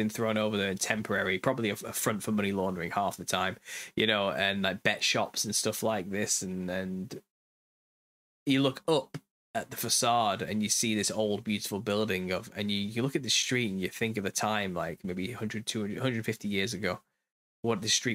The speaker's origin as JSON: {"language": "English", "region": "Yorkshire and the Humber", "country": "United Kingdom", "said": "Maybe I hate Lancashire so much because I'm from Yorkshire."}